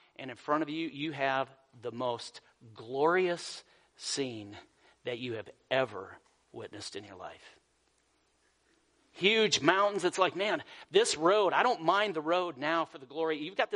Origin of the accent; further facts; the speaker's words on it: Colorado, United States; You know, where I grew up in Colorado, I had the best place to grow up.